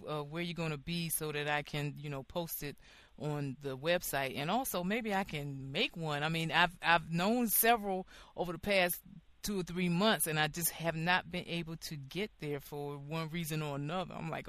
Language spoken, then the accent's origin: English; Washington, District of Columbia, United States; I grew up in Northeast D.C., and Langdon Park